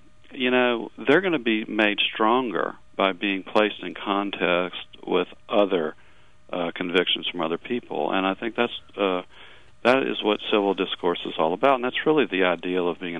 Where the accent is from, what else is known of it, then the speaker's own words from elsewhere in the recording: Louisiana, United States; born there; I was born in 1964 in Louisiana, the same year the Voting Rights Act was passed.